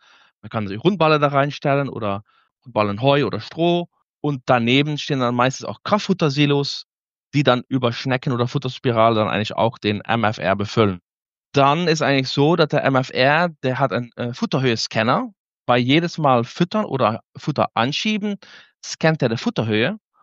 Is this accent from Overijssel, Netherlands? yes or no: no; Limburg, Netherlands; German is a second language; now in Germany; Ich komme aus den Niederlanden, aus dem Süden. Bin geboren ganz nah am Dreiländereck, Belgien, Deutschland und natürlich Niederlande.